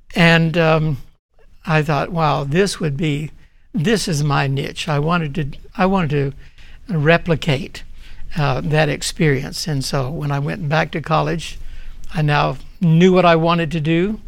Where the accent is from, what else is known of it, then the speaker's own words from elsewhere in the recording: the South, United States; I was born and raised in the South.